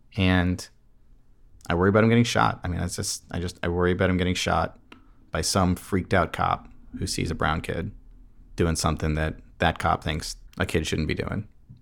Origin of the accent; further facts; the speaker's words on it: New Hampshire, United States; And I grew up in New Hampshire. It was something crazy, like 95% white or something, right?